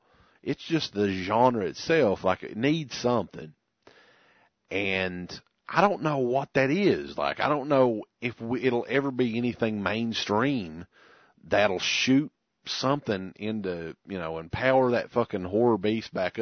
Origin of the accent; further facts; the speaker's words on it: Ireland; I'm an Irishman.